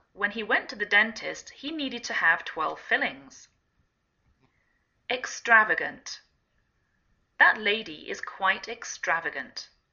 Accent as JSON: {"language": "English", "region": "England", "country": "United Kingdom", "lives_now": "United States"}